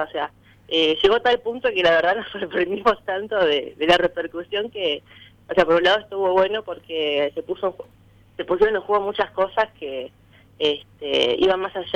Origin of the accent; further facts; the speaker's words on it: Punta Alta, Buenos Aires Province, Argentina; Yo sí soy de Punta Alta, sí.